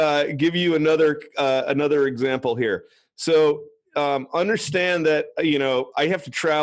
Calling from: Seattle, Washington, United States

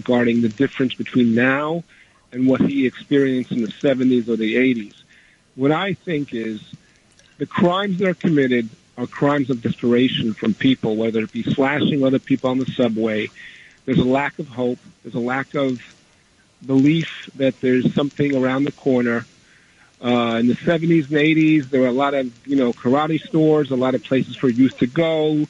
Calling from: Queens, New York, United States; I'm calling from Queens.

